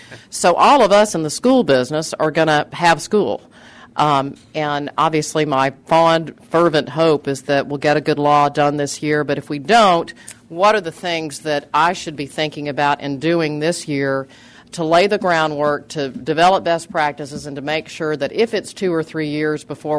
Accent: Texas, United States; sadly, places like my home state, and I've talked to them about this, of Texas in that kind of bottom half.

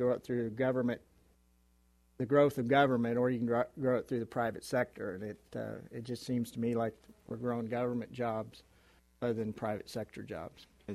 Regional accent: Missouri, United States; I'm from Missouri. You're going to have to show me

